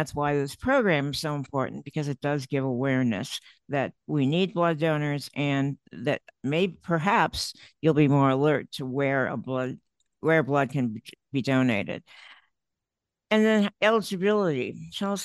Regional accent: Ohio, United States; I'm from Ohio, and the Ohio State Michigan game, they actually have a blood battle in the 2 weeks before

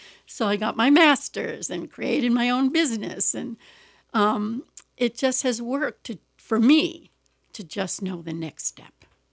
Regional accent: New York, United States; So a story of my life is I grew up on Long Island, And it was in the 60s. I graduated in 1970 from high school, and Long Island was, to me, more of a foreign country.

